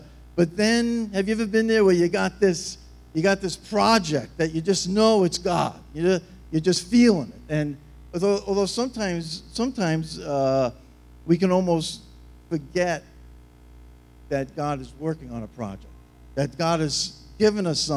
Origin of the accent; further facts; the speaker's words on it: Long Island, New York, United States; I was brought up in the New York metropolitan area on Long Island, New York.